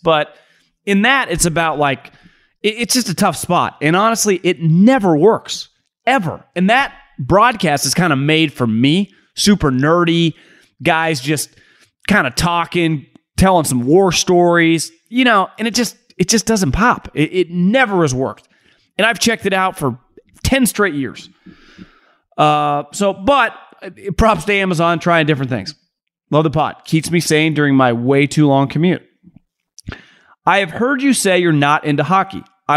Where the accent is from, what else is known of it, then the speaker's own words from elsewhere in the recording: California, United States; You know, I grew up in California.